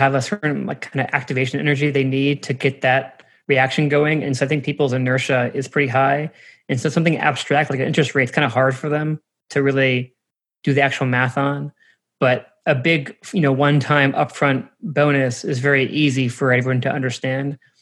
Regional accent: Texas, United States; I'm from Texas, so that's relevant to me, or it was.

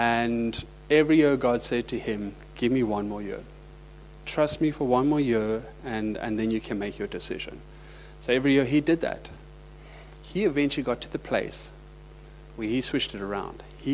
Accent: Zimbabwe; born there; I was born in Rhodesia. You guys might think I'm South African, but I was actually born in Rhodesia, in Zimbabwe, now known as Zimbabwe. And most of my family were farmers.

